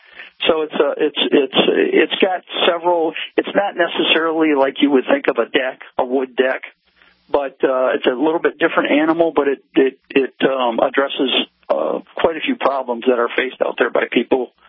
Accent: Michigan, United States; Well, I was born and raised in Michigan. Went to school up there.

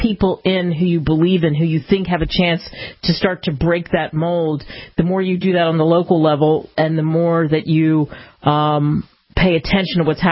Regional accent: Pennsylvania, United States; I grew up in having an opinion growing up outside of Philadelphia.

